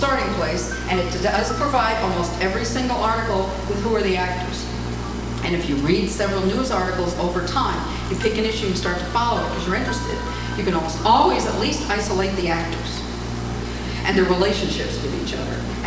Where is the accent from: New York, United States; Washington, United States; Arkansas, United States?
New York, United States; one of the reasons I love to read the New York Times isn't necessarily because I'm from New York, although that might be an addiction I picked up early on in life